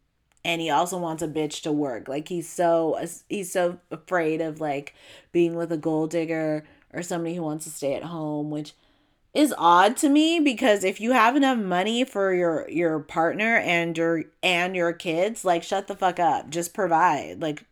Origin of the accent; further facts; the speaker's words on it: California, United States; I'm from SoCal, where these makeup artists are cleaning up.